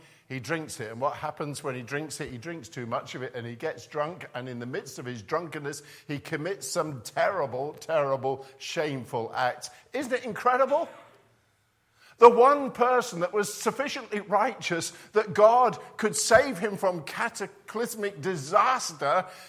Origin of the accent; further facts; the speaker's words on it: Scotland, United Kingdom; But I was brought up in Scotland. You have to understand that. And in Scotland, on a Sunday, it used to be the case that not only could you not play in the parks